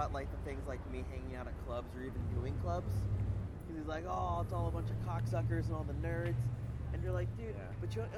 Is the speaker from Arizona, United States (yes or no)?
yes; Arizona, United States; also born or lived in San Diego; No, I was raised in Arizona and San Diego.